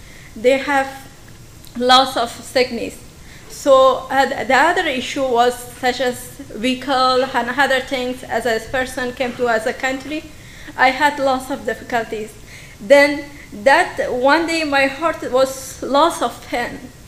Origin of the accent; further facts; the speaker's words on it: Afghanistan; English is a second language; now in United States; I am from Afghanistan. I came to America since 2016. When I came to from Afghanistan, direct, I came to Engine and Nineveh as a student.